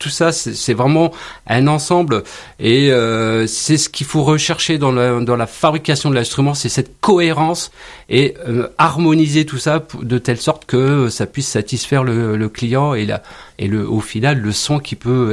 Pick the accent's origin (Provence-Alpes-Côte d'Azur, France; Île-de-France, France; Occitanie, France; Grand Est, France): Grand Est, France; La croix de Lorraine, ça évoque beaucoup de choses parce que je suis lorrain, hein, donc ça me parle.